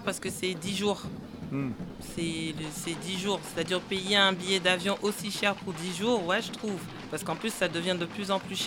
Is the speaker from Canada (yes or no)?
no; Martinique, France; je suis martiniquaise.